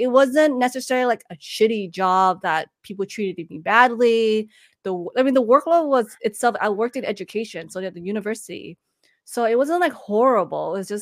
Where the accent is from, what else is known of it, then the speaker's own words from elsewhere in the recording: California, United States; born and raised in the Bay Area, and I don't know anything better than being in the Bay Area